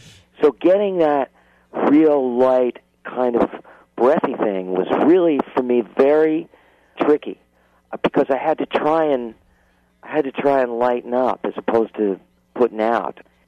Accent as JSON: {"language": "English", "town": "Manhattan", "region": "New York", "country": "United States", "tie": "born or raised there", "also_born_or_lived": "New Jersey", "said": "I grew up in Manhattan and New Jersey, and when I was a kid, I used to go up and tour all over there with my mom and my dad doing summer stock."}